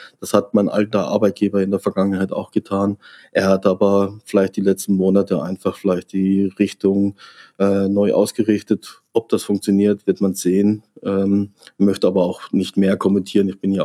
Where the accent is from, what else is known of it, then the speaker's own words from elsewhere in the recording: Freiburg, Baden-Württemberg, Germany; Oh, Freiburg ist mein Geburtsort, meine Heimat, mein Zuhause.